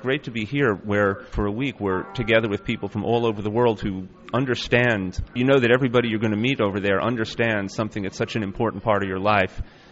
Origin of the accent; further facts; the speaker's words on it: New York City, New York, United States; a culture that was different from the one I grew up with in New York City.